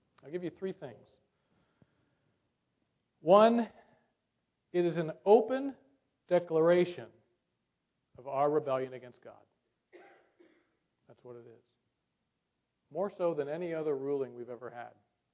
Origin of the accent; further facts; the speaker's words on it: United States; I love America. I've grown up, you know, I was born in America. I love this land.